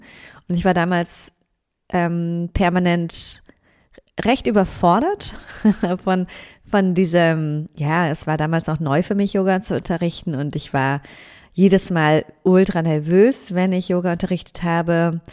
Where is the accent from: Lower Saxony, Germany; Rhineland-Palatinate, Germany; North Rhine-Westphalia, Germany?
Rhineland-Palatinate, Germany; Mainz; Ich liebe Mainz und ich liebe meine Heimat